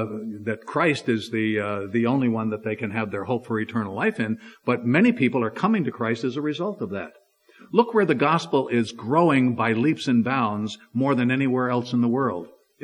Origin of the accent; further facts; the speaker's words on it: New York, United States; also born or lived in Dallas, Texas; You know, I grew up in New York, and I drove in New York. I drove taxi cab, yellow cab in Dallas, Texas for a lot of years.